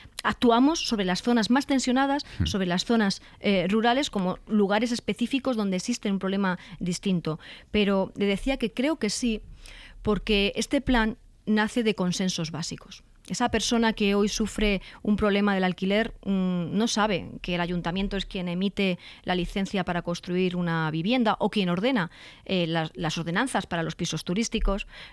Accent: Castilla-La Mancha, Spain; si ese joven hoy vive en un municipio de Ciudad Real, mi tierra

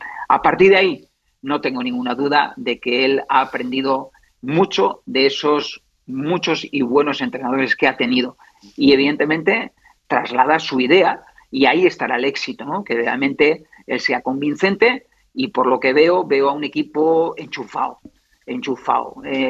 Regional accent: Pamplona, Navarre, Spain; Como navarro, como pamplonés, al final fue un orgullo, ¿no?

